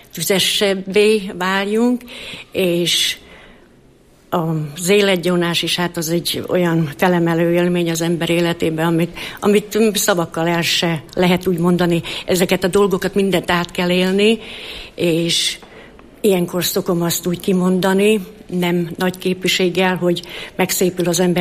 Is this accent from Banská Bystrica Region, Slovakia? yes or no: no; Košice Region, Slovakia; én Felvidékről jöttem, B-ből, a Nagytárkányi plébániához tartozunk.